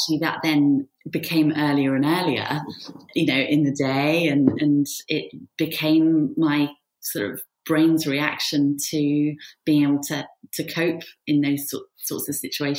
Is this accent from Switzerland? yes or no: yes; Switzerland; born or raised there; moved away; also born or lived in United Kingdom